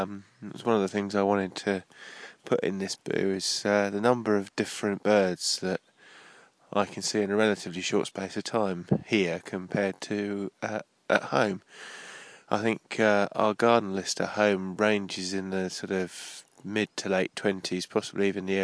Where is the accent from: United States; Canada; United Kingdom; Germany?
United Kingdom; England; I'm English